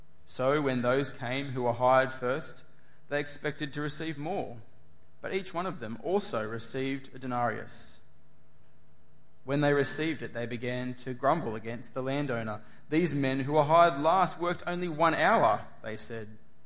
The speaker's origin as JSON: {"language": "English", "region": "New South Wales", "country": "Australia", "said": "I'm from New South Wales, for those who don't know me."}